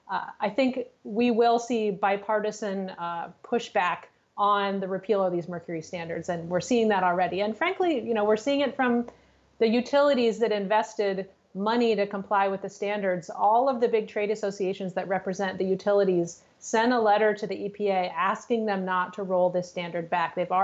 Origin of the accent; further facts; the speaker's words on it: Tennessee, United States; Well, I grew up in East Tennessee, actually